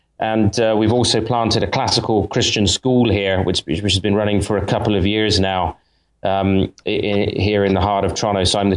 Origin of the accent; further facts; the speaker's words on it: United Kingdom; now in Canada; But I'm not Canadian by birth. I'm born in the UK. My father is half Dutch. My mother is English, and I grew up as a pastor's kid, really, in the United Kingdom, where my dad was pastoring a church.